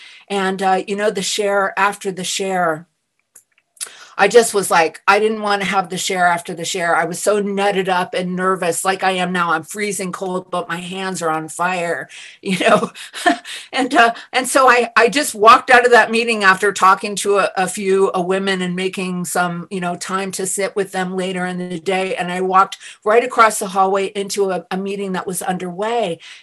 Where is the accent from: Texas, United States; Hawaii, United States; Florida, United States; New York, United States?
Hawaii, United States; And I thought, well, you know, I'm from Hawaii. And, but you know, we're still in the United States. We're the 50th state.